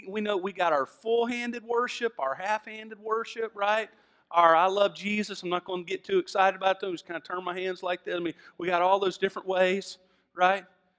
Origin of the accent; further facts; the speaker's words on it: Southern US, United States; accent: Southern; I'm a Southerner. You can hear it in my accent. I was born here. I'm a Southerner.